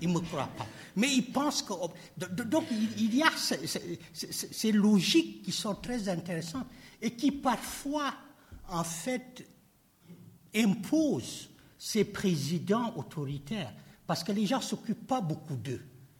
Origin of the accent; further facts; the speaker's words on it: Rufisque, Dakar, Senegal; Dans ma ville natale, Rufisque